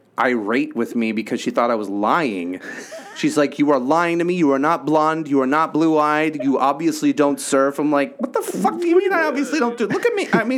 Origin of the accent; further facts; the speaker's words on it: Los Angeles, California, United States; So first off, I come off, I guess, like I'm from the East Coast, but I am from L.A.